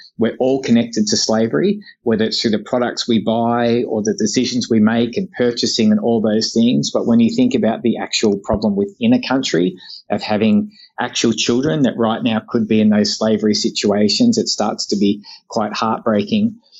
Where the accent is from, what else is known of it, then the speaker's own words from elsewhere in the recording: Australia; It's hard to feel that as an Australian because you start thinking, oh, man, this is us.